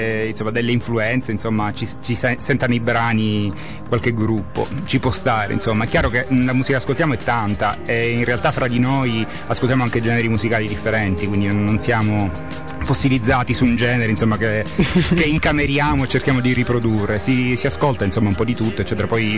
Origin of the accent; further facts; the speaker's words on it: Syracuse, Sicily, Italy; now in Bologna, Italy; Io in realtà appunto non sono di Bologna, naturalmente, vengo dal profondo sud, vengo da Siracusa e mi ero trasferito qui per studiare